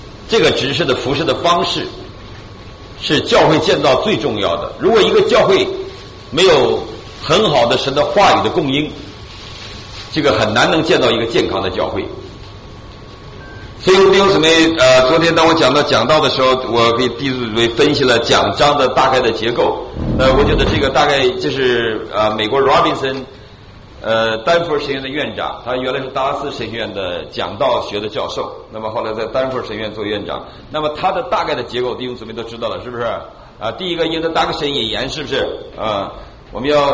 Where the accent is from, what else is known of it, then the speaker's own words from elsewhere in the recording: China; now in United States; 作为中国人，我常常想到我们小的时候读过毛泽东的一个纪念白求恩